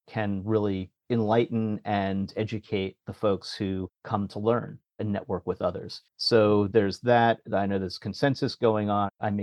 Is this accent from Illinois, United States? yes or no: no; New York, United States; now in San Francisco, United States; Yeah, but I love New York. I'm from here. So even though I'm based in San Francisco, I'm from New York.